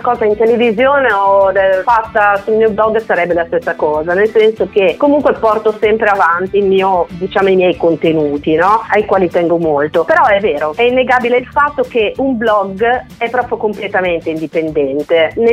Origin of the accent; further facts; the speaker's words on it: Rimini, Emilia-Romagna, Italy; ti faccio un esempio, io sono di Rimini, no?